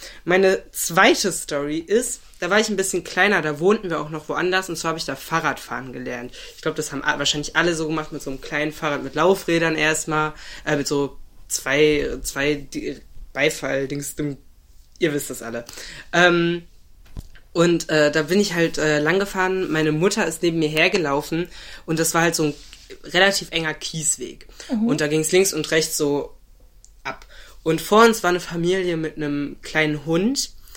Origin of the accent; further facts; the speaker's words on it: Dinslaken, North Rhine-Westphalia, Germany; was ich in der Neutor Galerie für ein Erlebnis hatte bei uns in Dienstlaken. Und zwar waren wir mit meiner damals noch Grundschulklasse.